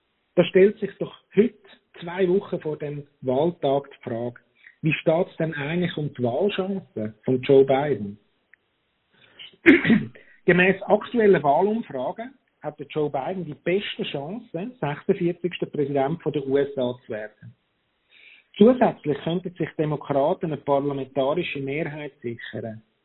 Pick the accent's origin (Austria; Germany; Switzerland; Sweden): Switzerland; Und ich denke, wir als Schweizer sind ja schließlich pragmatisch und abstimmungsgebunden.